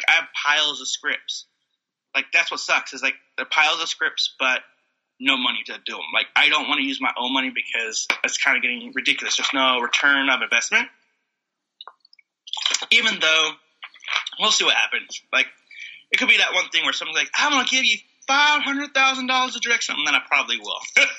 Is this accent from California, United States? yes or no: yes; Bay Area, California, United States; now in Los Angeles, United States; I'm from the Bay Area. It's like, everything's open for the Bay Area.